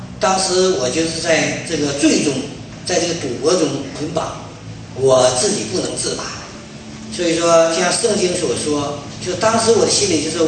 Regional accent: Shenyang, Liaoning, China; 我是来自东北沈阳，在我上学的年代是文化大革命，所以说我没念过几年书。我住的地方是繁华地区，

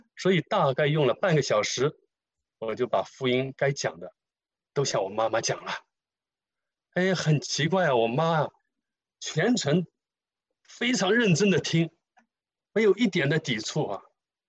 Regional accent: Zhoushan, Zhejiang, China; 那我的家乡呢是在浙江舟山啊，舟山有一个很有名的地方叫普陀山，不知道大家知不知道哈，是中国四大佛教圣地之一。

